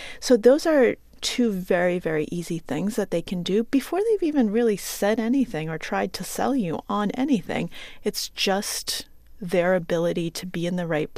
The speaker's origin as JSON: {"language": "English", "town": "Acton", "region": "Massachusetts", "country": "United States", "said": "So they could find out that I'm from the Boston suburbs."}